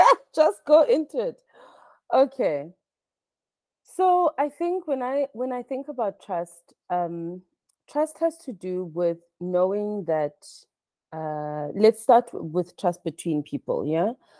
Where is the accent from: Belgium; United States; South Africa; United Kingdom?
South Africa; also born or lived in Nigeria; I am a Nigerian South African, so born in Nigeria, grew up in South Africa.